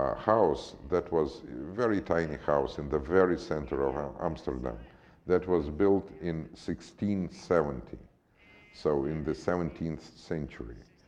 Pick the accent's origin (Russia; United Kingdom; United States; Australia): Russia; Moscow; I was born in Moscow, and I went to school in Moscow, I went to medical school in Moscow, and, well, most of my life went in Moscow.